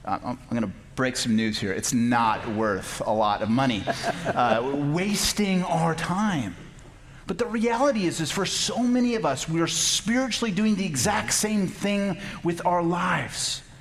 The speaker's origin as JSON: {"language": "English", "town": "Tucson", "region": "Arizona", "country": "United States", "tie": "born or raised there", "said": "I remember as a kid, I grew up here in Tucson, and the neighborhood kids and we would go out to the wash"}